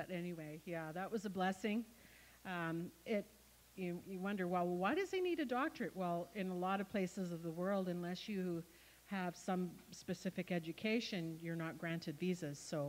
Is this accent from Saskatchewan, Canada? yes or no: no; Ottawa, Ontario, Canada; I came from Ottawa. I grew up in one house. I had two parents with great jobs. I had a wonderful church, Bethel, in Ottawa.